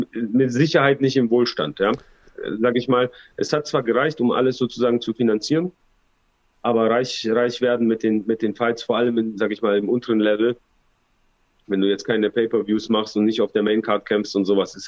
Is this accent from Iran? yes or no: no; Balingen, Baden-Württemberg, Germany; ich komme aus Balingen, hier gab es kein MMA, bevor wir es halt nicht gemacht haben